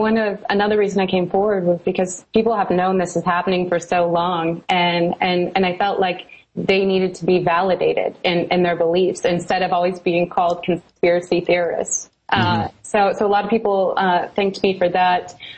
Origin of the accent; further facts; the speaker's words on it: Midwest, United States; You know, I grew up in the Midwest.